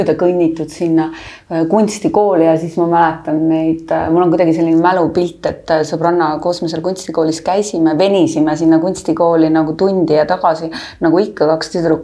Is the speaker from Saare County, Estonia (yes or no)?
yes; Kuressaare, Saare County, Estonia; lapsena oli Kuressaare või üldse Saaremaa väga turvaline kasvukeskkond.